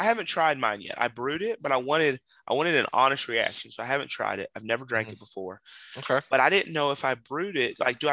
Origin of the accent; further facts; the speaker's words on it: Ohio, United States; also born or lived in North Carolina; So where are you from? From Ohio. Oh, you a dang Yankee. And so in my life, I've been all of those things. I've been a Southerner, I've been a Northerner. Truthfully, I'm just a Midwesterner, I guess, by genetic birth.